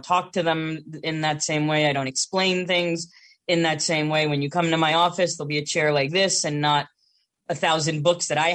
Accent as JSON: {"language": "English", "country": "Canada", "said": "I'm better than Canadian. I'm French Canadian."}